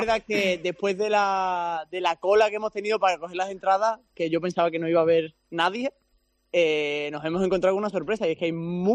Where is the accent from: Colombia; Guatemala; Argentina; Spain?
Spain; Badajoz, Extremadura; now in Copenhagen, Denmark; Soy extremeño, de Badajoz.